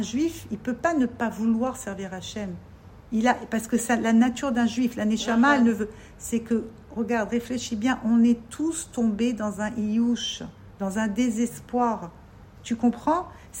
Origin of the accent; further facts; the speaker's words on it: France; On vient de France, on ne connaît pas.